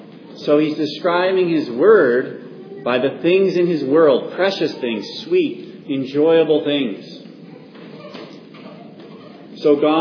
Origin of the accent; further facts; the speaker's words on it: Wyoming, United States; I grew up in Wyoming, where I got to see mountains, majestic rocky mountains, snow-capped peaks and bighorn sheep and elk and all kinds of wild things.